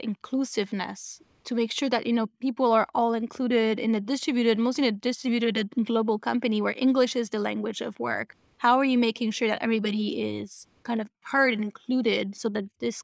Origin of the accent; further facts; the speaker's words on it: Quebec, Canada; accent: Quebec French; French language, for example, I'm French Canadian, so mm-hmm. my French is from Quebec, which, yeah. you know, for people from France, they will hear my accent